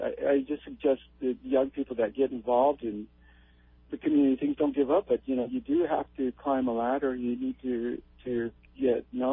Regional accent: Hawaii, United States; born there; I was born in Hawaiian Islands. My mom was born here and raised here, and I came here back here to raise my family

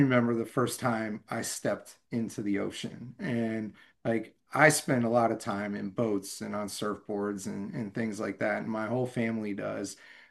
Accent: Orange Park, Florida, United States; also born or lived in Midwest / Southern California; like I was born in the Midwest, but we lived in Southern California for 3 years, and then a little town called Orange Park, Florida, outside of Jacksonville, Florida.

